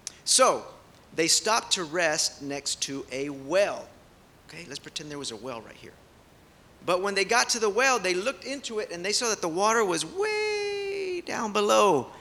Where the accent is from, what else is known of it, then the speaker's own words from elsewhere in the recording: Houston, Texas, United States; We come from Houston. It's very hot over there